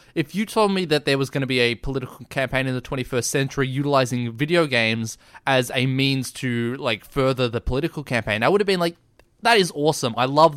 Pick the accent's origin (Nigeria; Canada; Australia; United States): Australia; they love the fact that I'm Australian because they're all American.